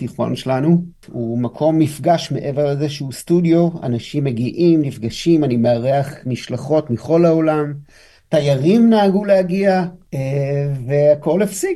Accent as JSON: {"language": "Hebrew", "town": "Netivot", "region": "Southern District", "country": "Israel", "said": "אני במקור מנתיבות, שזה 10 דקות מעזה. אז אני מכיר מלא אנשים, מכיר את הקיבוצים, מכיר את האזור"}